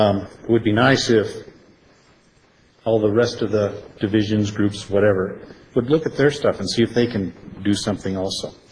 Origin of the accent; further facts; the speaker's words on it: California, United States; I'm a transplant from California.